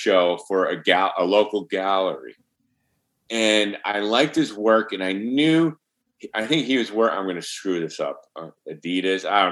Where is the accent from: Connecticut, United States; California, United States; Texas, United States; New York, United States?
Connecticut, United States; Manchester; born there; I born in Manchester, Connecticut, which is outside of Hartford. And then my family moved t